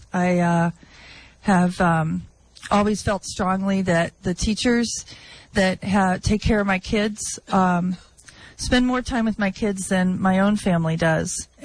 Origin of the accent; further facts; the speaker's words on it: Florida, United States; Long story short is that I grew up in Florida, and my parents didn't graduate from high school.